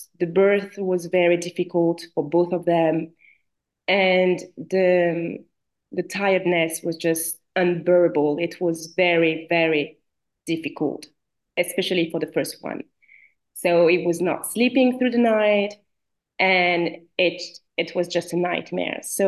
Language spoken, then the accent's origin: English; Paris, Île-de-France, France; accent: French; English is a second language; now in London, United Kingdom; I live in London, but I'm French. I'm originally from Paris. That's why I have this accent, this French accent.